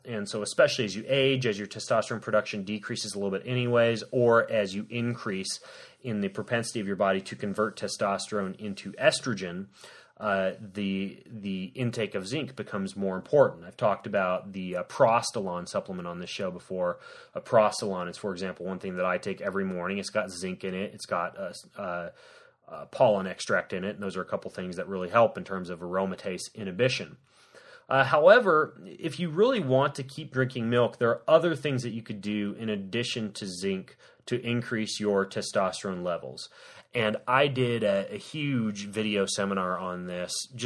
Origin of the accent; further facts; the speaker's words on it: Spokane, Washington, United States; one actually right here in my hometown of Spokane, Washington, John Stockton